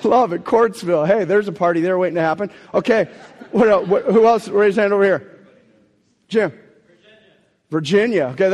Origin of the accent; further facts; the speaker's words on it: Lebanon; I'm from Lebanon. I don't do dress code.